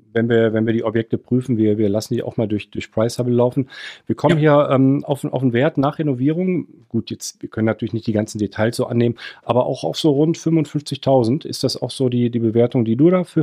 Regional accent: Cologne, North Rhine-Westphalia, Germany; Man sieht ich selbst als Kölner aus NRW

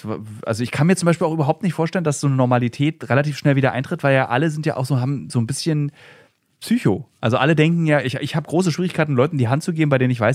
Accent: Berlin, Germany; als Berliner denkt man ja immer, eigentlich alle Clubs müssen Millionäre sein in Berlin

